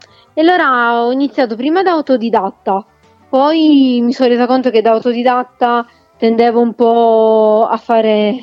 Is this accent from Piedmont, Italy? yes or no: no; Catania, Sicily, Italy; also born or lived in Syracuse; Sono nata a Siracusa, vengo da Catania.